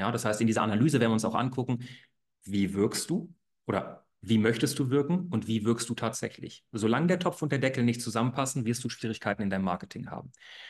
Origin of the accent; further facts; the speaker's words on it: Munich, Bavaria, Germany; moved away as an adult; now in Berlin, Germany; Ich komme ursprünglich aus München, wie es da auch steht. Ich bin Bayer. Ich bin damals vor knapp 8 Jahren nach Berlin hochgezogen, aufgrund von meinem Masterstudiengang International Management.